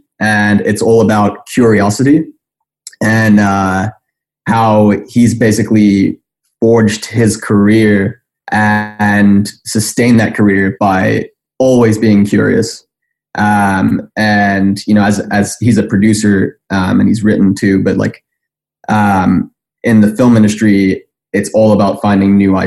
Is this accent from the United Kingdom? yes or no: yes; Sheffield, Yorkshire and the Humber, United Kingdom; Yeah, so I'm from Sheffield, England. It's in the north of England.